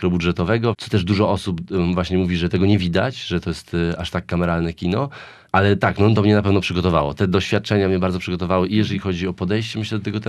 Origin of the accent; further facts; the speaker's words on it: Warsaw, Masovian Voivodeship, Poland; bo jestem warszawiakiem